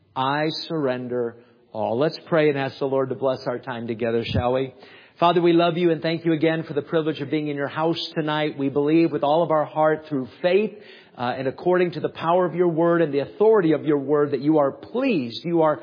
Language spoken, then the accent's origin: English; New Hampshire, United States; I was with two of my friends, and I'm from New Hampshire.